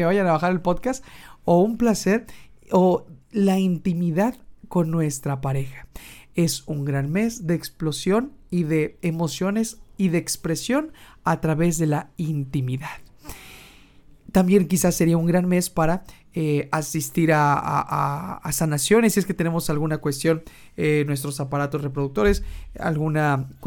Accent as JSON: {"language": "Spanish", "country": "Mexico", "said": "al menos aquí en mi país de México, Estados Unidos y demás."}